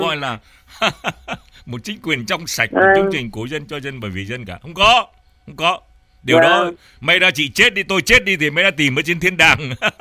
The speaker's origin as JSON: {"language": "Vietnamese", "region": "Nam Dinh Province", "country": "Vietnam", "tie": "born there", "said": "Chị biết là tôi sinh ra tại Nam Định."}